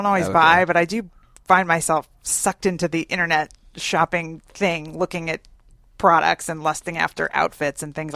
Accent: Northeast, United States; Like I came here from the Northeast, as did my lovely co-host

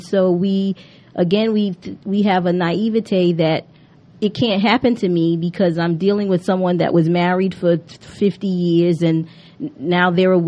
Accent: New York, United States; Well, I'm a New Yorker, so I'm not shocked by much.

